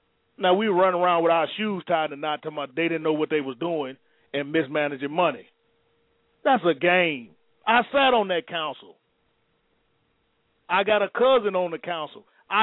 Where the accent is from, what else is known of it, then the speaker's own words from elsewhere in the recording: Benton Harbor, Michigan, United States; Now, this is first-hand knowledge because I'm from Benton Harbor, Michigan. I sat on that council for 6 years as a commissioner.